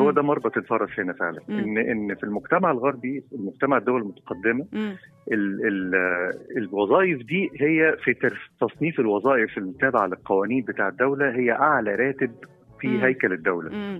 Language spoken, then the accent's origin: Arabic; Egypt; زي عندنا في مصر ويخش الكلية قد يفشل.